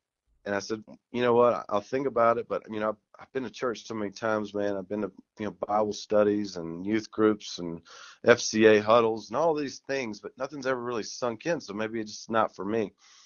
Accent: Southeast, United States; I'm from the Southeast, and growing up, I went to church a lot.

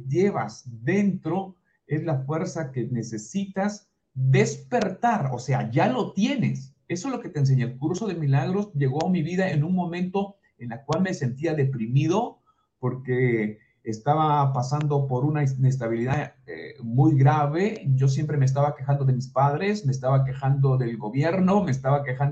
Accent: Sullana, Piura, Peru; born there; soy de Perú, nací en la provincia de Sullana, en el departamento de Piura, en el Perú. Soy una persona que en los primeros 20 años de vida me dediqué a la crianza de ganado, a la chacra.

